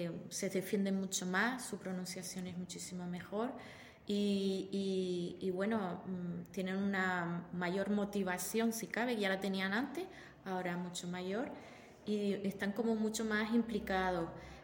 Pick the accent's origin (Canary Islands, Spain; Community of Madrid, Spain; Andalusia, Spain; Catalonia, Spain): Canary Islands, Spain; nosotros tenemos como cultura canaria curiosidad por ese exterior